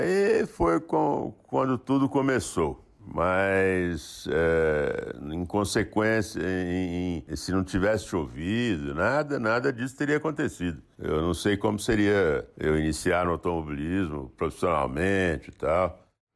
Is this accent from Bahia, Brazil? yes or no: no; Santa Cruz do Sul, Rio Grande do Sul, Brazil; also born or lived in Patos de Minas; Só que eu nasci em Patos de Minas e com 2 anos de idade meu pai foi transferido para Santa Cruz do Sul. Aí eu, menininho, neném, né? Fui morar lá em Santa Cruz do Sul.